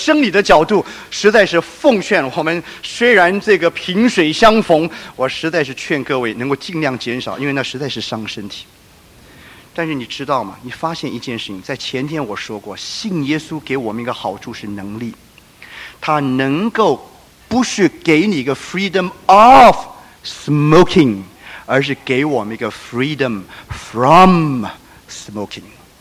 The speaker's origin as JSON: {"language": "Chinese", "country": "China", "lives_now": "United States", "said": "特别对我们中国人来讲，特别对我们现在美国在大众传播那么发达的这样的一个环境里面"}